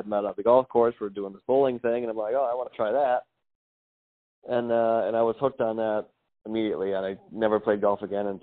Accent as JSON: {"language": "English", "town": "Rochester", "region": "New York", "country": "United States", "tie": "born or raised there", "said": "I'm from Rochester, New York. I still live there, born there, raised there. Still live there, married, four kids."}